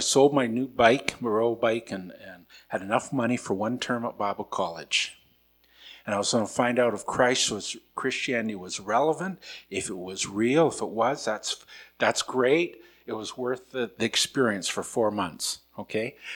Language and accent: English; Armstrong, British Columbia, Canada; I grew up in Armstrong, B.C., okay? And my family still lives there.